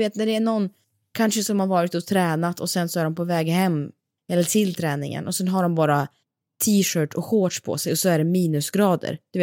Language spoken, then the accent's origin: Swedish; Siberia, Russia; jag hade en granne när jag växte upp i Sibirien.